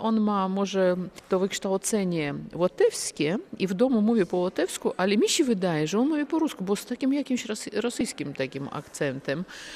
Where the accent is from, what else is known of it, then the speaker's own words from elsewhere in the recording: Riga, Latvia; Na ulicach nie, no to w Rydze, ja jestem z Rygi.